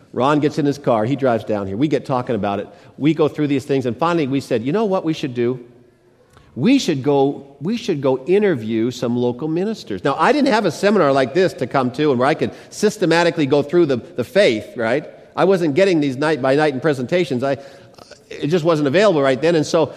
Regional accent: Mission, British Columbia, Canada; Now, as it turns out, in my hometown of Mission, British Columbia, the Seventh-day Adventist Church is on 7th Avenue.

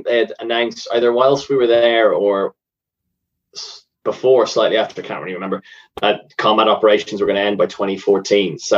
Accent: Ireland; And being Irish, and, you know, being someone who has a, you know, sort of translucent eel-like, you know, skin tone that we Irish

